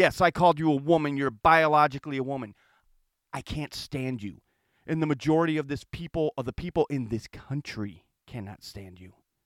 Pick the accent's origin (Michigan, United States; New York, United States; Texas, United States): Michigan, United States; In my home state of Michigan, it's 31%.